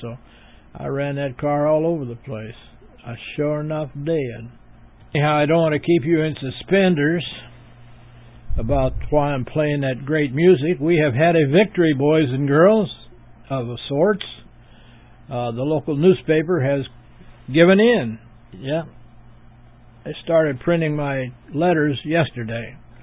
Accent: Warsaw, Indiana, United States; born there; also born or lived in California; I live at 1134 South Ferguson Road, Warsaw, Indiana, 46580. I was born here in Warsaw, but spent 40 years in California. I moved back here about 9 years ago.

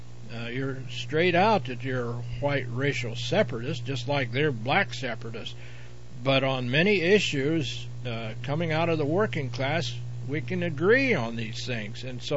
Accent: Albuquerque, New Mexico, United States; I'm from New Mexico, Albuquerque. I've done time there, Texas, and Georgia.

